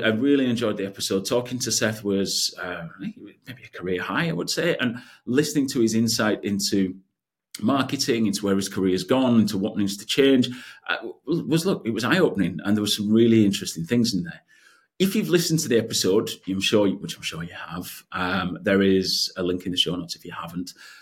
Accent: United Kingdom; I'm a Brit and I hate the kind of forced, hey, sir, how's your day going?

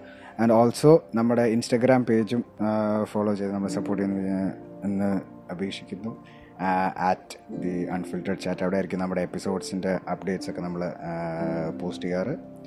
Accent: Riyadh, Riyadh Province, Saudi Arabia; നമ്മൾ റിയാദിൽ ജനിച്ചു വളർന്നു 18-19 വർഷം അവിടെ ജീവിച്ചു

